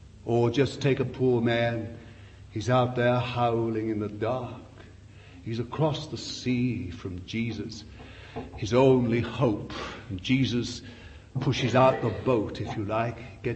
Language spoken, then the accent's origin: English; Bethnal Green, London, United Kingdom; born there; My apologies to you, I was born in Bethnal Green.